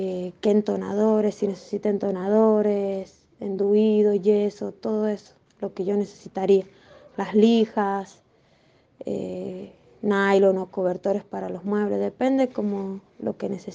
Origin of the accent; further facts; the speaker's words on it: San Juan, Argentina; en San Juan, soy sanjuanina y siempre me han aceptado